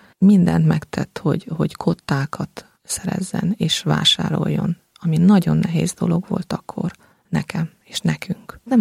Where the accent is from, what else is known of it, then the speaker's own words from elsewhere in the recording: Satu Mare, Satu Mare County, Romania; Hát Szatmárnémetiből származom. Egy milyen vallásos családba nőttem föl.